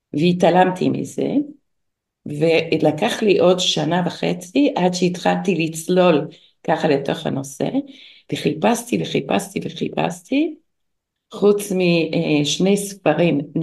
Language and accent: Hebrew; United States; נולדתי וגדלתי בארצות הברית, אבא שלי רופא, אמא שלי הייתה אחות